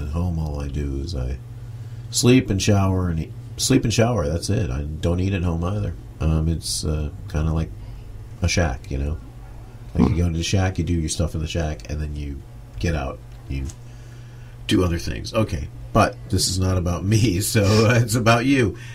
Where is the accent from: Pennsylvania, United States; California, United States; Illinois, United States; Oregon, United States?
Illinois, United States; Park Forest; also born or lived in Chicago Heights / Flossmoor; I grew up in Park Forest myself, and south suburbs, and Chicago Heights, around Chicago Heights, and a home at Flossmoor, which is really south.